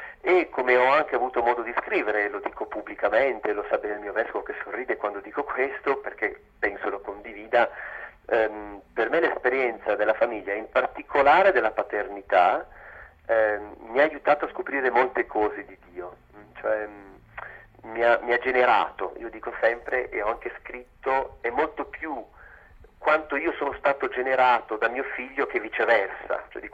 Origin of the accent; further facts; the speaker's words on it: Aosta Valley, Italy; a me, essendo valdostano, montanaro